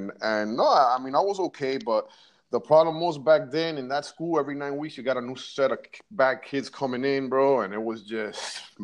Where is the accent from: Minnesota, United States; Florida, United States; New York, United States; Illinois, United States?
Florida, United States; Miami; born there; Yes, sir. I was born in Miami.